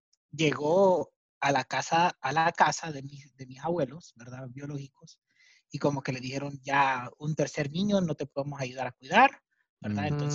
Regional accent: Honduras; born there; Y como yo nací aquí en Honduras, ¿verdad?

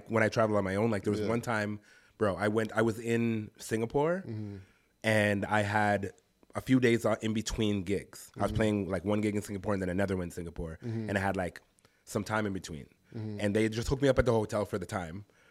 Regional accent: Toronto, Ontario, Canada; I'm from Toronto. There's everybody here all the time.

